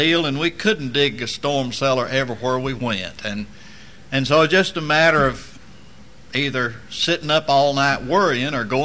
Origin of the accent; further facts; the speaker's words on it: Tornado Alley, United States; I grew up in Tornado Alley, literally.